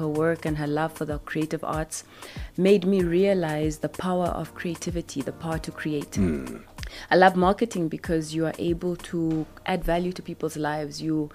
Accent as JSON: {"language": "English", "town": "Onipa", "region": "Oshikoto", "country": "Namibia", "said": "But within Namibia, I'm a girl from Onipa. Mm-hmm. I was born in a small village mission town where my grandparents were the head of the church. My grandfather is a bishop."}